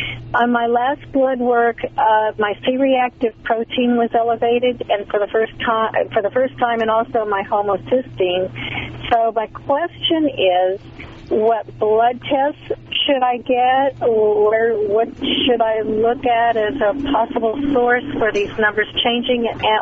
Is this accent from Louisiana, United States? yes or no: no; Texas, United States; now in Brooklyn, United States; Well, I've only been in Brooklyn 6.5 years. I grew up in Texas.